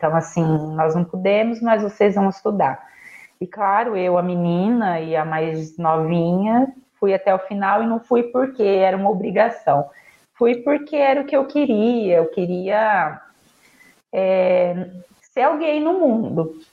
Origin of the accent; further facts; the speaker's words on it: Campo Mourão, Paraná, Brazil; Eu sou da cidade de Campo Mourão, sou de uma família de comerciantes.